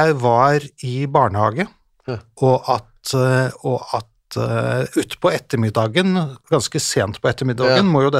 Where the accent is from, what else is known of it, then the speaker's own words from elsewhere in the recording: Groruddalen, Oslo, Norway; Jeg er fra Grudalen.